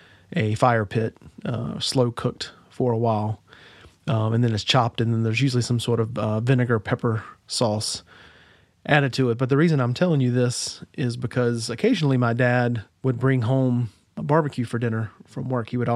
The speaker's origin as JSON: {"language": "English", "town": "Wilson", "region": "North Carolina", "country": "United States", "tie": "born or raised there", "said": "I grew up in Eastern North Carolina, Wilson to be exact, and when I was mostly school age, middle school and high school, my dad worked about 35 minutes away in Greenville, North Carolina."}